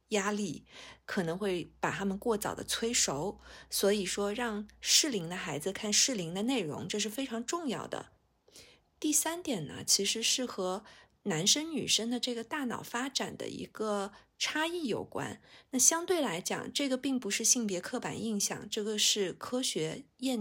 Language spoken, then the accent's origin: Chinese; Shanghai, China; accent: Shanghainese; 就我们上海话叫拎得清啊，